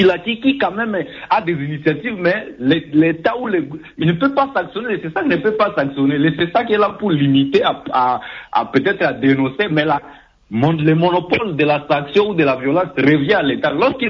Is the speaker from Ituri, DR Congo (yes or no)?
yes; Ituri, DR Congo; Par exemple, chez moi, en Ituri, on sait que l'Ituri traverse des moments très difficiles.